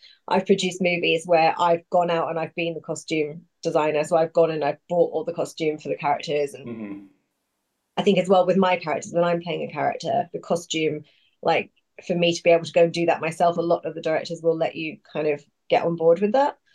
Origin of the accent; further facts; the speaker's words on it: East of England, United Kingdom; also born or lived in Australia; I grew up in Norfolk. I was born in Australia. My family moved to England when I was two. Mm-hmm. And I grew up in, you know, small villages in Norfolk. If anyone knows Norfolk, Wroxham, Houghton. Mm-hmm. It was very quiet.